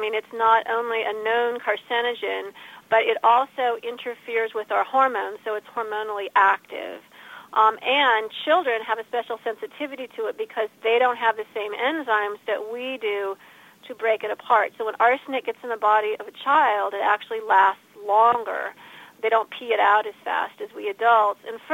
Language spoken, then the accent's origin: English; Illinois, United States; He was named for an abolitionist from my home state of Illinois, Elijah Lovejoy.